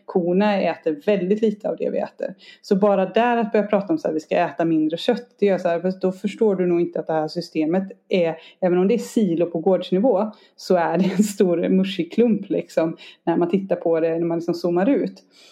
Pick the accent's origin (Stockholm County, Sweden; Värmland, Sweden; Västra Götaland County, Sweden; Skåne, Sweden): Västra Götaland County, Sweden; Bokenäset; om man tar liksom hemma på Bokenäset där jag är ifrån, så var det liksom en ko i varje vägkrök ungefär.